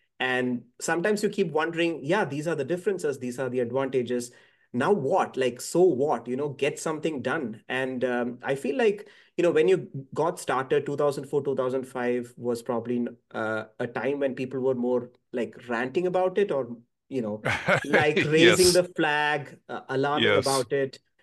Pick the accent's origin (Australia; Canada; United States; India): India; I remember I grew up in India, by the way